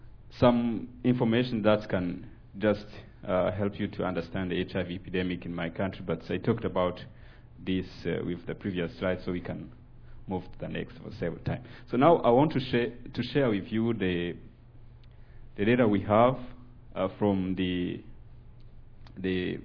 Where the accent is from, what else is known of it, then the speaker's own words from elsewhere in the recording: Rwanda; I come from the Republic of Rwanda. This is the Central Africa.